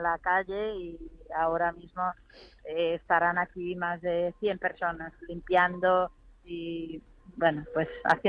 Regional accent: Guadamur, Castilla-La Mancha, Spain; Guadamur es un pueblo muy bonito, un pueblo con un castillo, con un yacimiento visigodo, el tesoro de Guarrazar que se encontró aquí

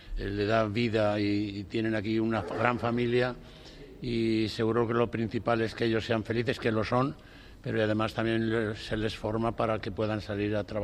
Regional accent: Salamanca, Castile and León, Spain; now in Madrid, Spain; mi lugar de nacimiento, mi formación, los primeros años de mi vida, de 17 años que vine a Madrid, pues los pasé en Salamanca y tengo pues un aprecio, como no podía ser de otra forma, hacia mi ciudad de origen.

